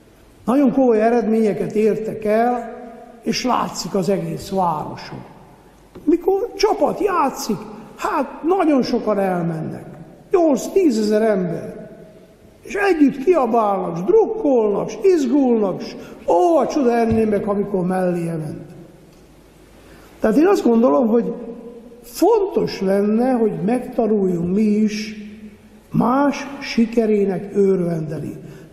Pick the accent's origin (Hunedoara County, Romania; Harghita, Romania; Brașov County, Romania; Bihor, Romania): Harghita, Romania; Miercurea Ciuc; én Csíkszeredában nőttem fel